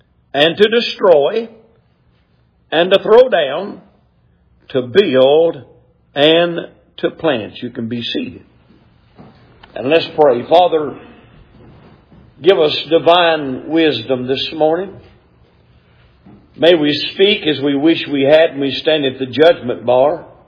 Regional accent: Clayton, United States; born there; also born or lived in Hiawassee; but I was born in Clayton. Lived in Hiawassee.

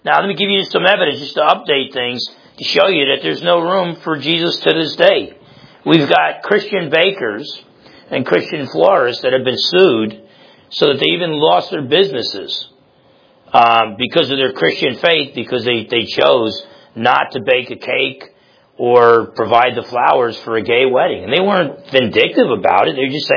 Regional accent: New Jersey, United States; And I'm thinking, like, I'm from New Jersey.

